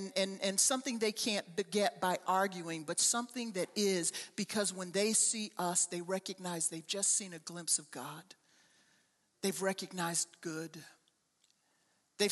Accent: Chicago, Illinois, United States; Now, I need to confess, I'm from Chicago. I grew up in the city.

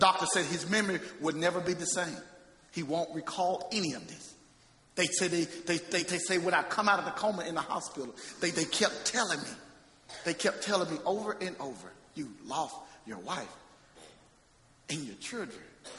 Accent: Geneva, Alabama, United States; See, I was born and raised in Geneva.

